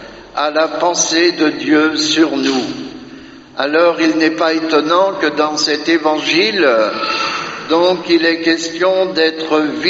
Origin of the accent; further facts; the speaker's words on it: Pays de la Loire, France; dans mon pays natal, en Loire-Atlantique